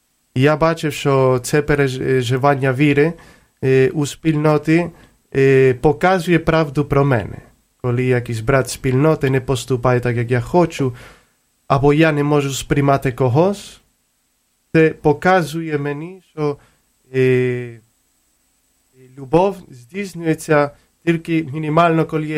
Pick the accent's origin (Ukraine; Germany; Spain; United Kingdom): Spain; Córdoba, Andalusia; Ukrainian is a second language; moved away; Так, я походжу з Кордови, з південної Іспанії, там погода, сонце, постійно.